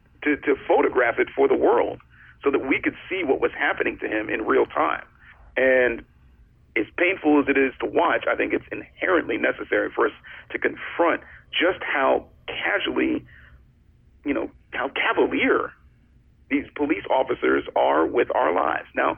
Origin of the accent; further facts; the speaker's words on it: Cleveland, Ohio, United States; I'm from Cleveland, born and raised, and I'm going home for the Republican National Convention next week.